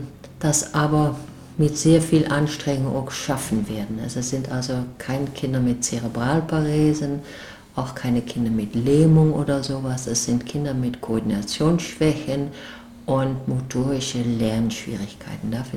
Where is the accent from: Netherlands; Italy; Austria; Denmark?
Netherlands; German is a second language; moved away as an adult; now in Leuven, Belgium; Ich komme aus Holland, arbeite aber in Belgien seit 10 Jahren an der Uni in Leuven, habe meine Ausbildung aber in Holland gehabt.